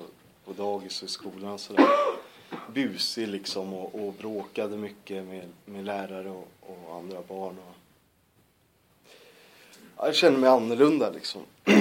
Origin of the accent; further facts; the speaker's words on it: Stockholm, Stockholm County, Sweden; hon fick någon lägenhet i alla fall i Blackeberg. Där jag växte upp till större delen med henne så här. Men också hos min mormor, hos mina mostrar